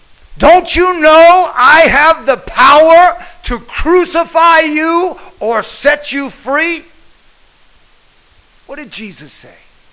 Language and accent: English; United States; I love America. I thank God I'm an American. I wouldn't want to be born or live anyplace else.